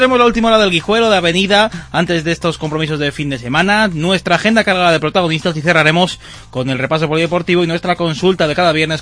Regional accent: Salamanca, Castile and León, Spain; Más a Salamanca. Bueno, es la mía.

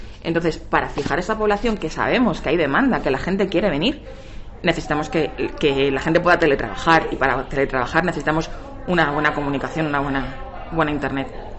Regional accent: Piedralaves, Castile and León, Spain; como abulense, como piedralaveña y como castellano-leonesa, voy a defender los intereses de mi pueblo, de mi provincia y de mi comunidad

